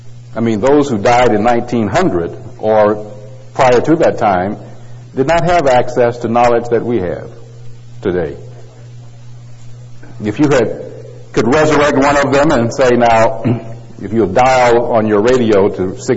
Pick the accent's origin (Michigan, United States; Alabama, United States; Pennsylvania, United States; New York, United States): Michigan, United States; Detroit; Three of them were United States stations since I grew up in Detroit, and one was Canadian.